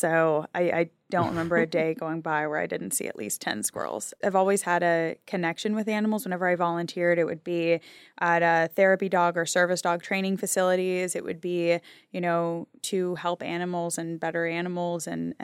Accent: New Hampshire, United States; But I grew up in New Hampshire.

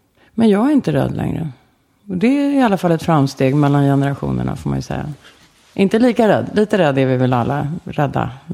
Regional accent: Stockholm, Stockholm County, Sweden; jag är ju Brommabarn, så det här, jag kommer ju tillbaka till mina hemtrakter.

